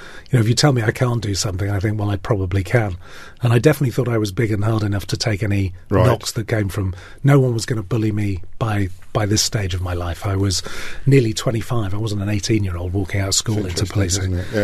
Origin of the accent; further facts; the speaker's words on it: West Midlands, United Kingdom; when I was growing up in the West Midlands